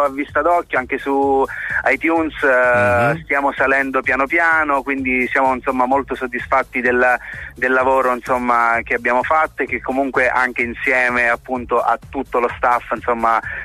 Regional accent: Cefalù, Sicily, Italy; now in Florence, Italy; Allora, io per l'esattezza sono di Cefalù, della provincia di Palermo, però vivo a Firenze.

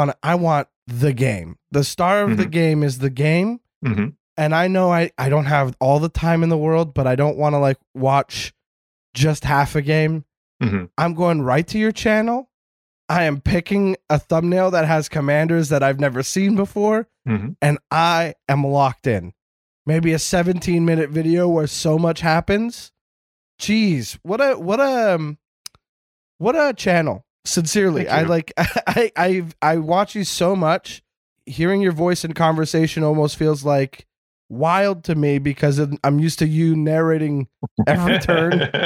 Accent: Montreal, Quebec, Canada; I grew up in the East End

